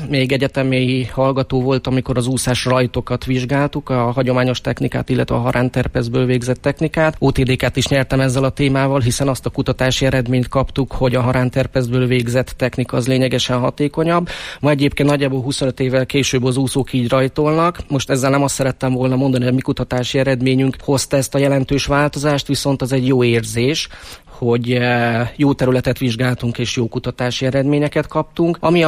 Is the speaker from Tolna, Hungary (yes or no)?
no; Balassagyarmat, Nógrád, Hungary; idén lesz a 40. Palóc triatlon Balassagyarmaton szülővárosomban